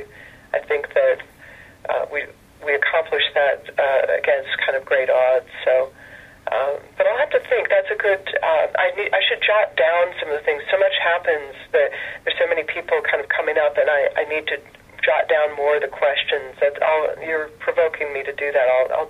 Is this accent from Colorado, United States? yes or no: yes; Fort Collins, Colorado, United States; And as you know, I grew up there in Fort Collins, Colorado, and still have my roots there.